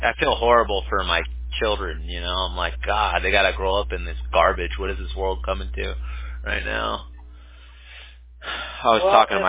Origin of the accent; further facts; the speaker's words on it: Huntington Beach, California, United States; also born or lived in Bay Area; now in Newport Beach, United States; So I grew up a Huntington Beach native, but we're in Newport Beach in Southern California now. So I grew up in Huntington, and then I lived in the Bay.